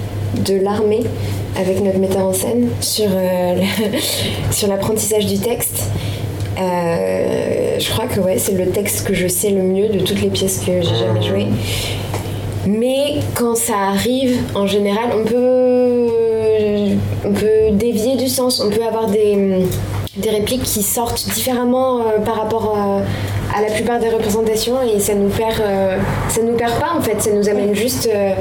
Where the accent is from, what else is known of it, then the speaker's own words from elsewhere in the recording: Paris, Île-de-France, France; même si j'ai grandi à Paris. Donc du coup, j'avais... Enfin, bah justement, en fait, le fait d'avoir grandi à Paris